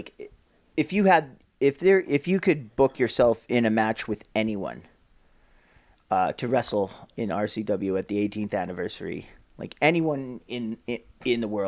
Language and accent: English; Canada; the thing I like about being a wrestler in Canada and being a Canadian is that I have, you know, Canadian healthcare.